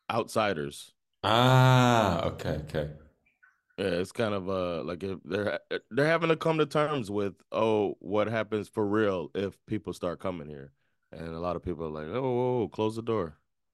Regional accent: Miami, Florida, United States; I'm from Miami. I don't think it gets more laid back than that.

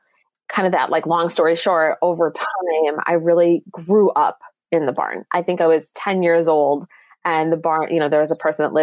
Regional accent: Connecticut, United States; I was the kid that grew up at the stable. Very fortunate that I had that experience. I grew up actually in Connecticut.

